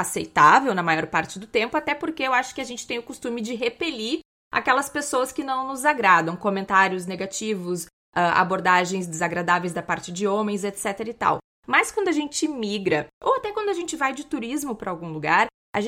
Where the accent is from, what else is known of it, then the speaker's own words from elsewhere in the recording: Brazil; now in Coimbra, Portugal; a gente como brasileira, eu lembro que eu andava pelas ruas de Coimbra à noite.